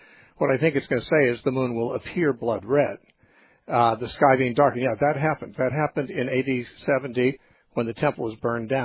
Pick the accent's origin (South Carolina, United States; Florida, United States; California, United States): California, United States; I grew up in Southern California. Many times I looked at the moon, it was like it was fire engine red because of the smog.